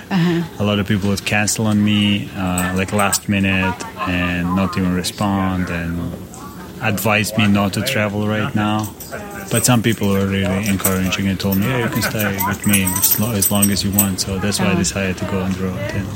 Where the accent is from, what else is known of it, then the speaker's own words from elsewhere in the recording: Serbia; now in Los Angeles, United States; I'm from Serbia originally, but I live in California, Los Angeles.